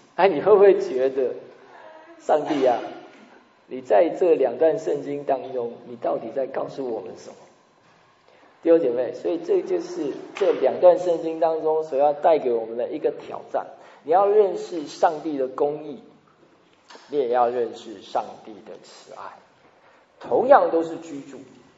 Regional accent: Taiwan; 他就我们台湾话叫做皮皮臭啊

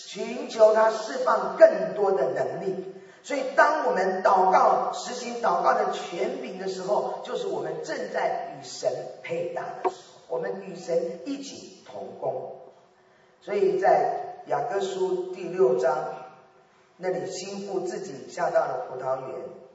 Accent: Shandong, China; 我记得是山东了，我就很兴奋，因为我是山东人，我就到了山东。

